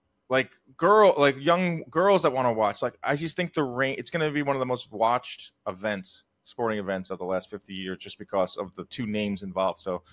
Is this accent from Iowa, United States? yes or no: no; New York, United States; That kind of pissed me off as a New Yorker, but he has a point.